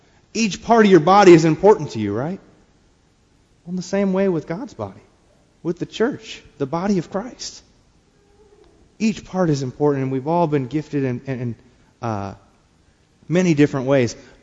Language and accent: English; Wisconsin, United States; because I'm from Wisconsin, right up there in the Midwest, where we have more cornfields than about anything else.